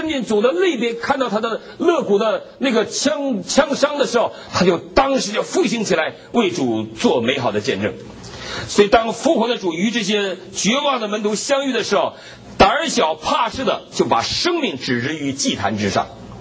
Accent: China; 所以我们中国人要好好的传福音

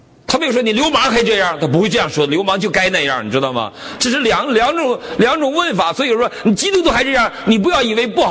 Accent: Northeast China, China; 我们东北人，我是东北人

